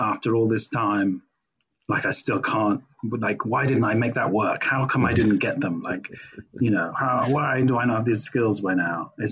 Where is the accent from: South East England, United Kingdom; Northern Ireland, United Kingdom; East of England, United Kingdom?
South East England, United Kingdom; I grew up in Sussex, really.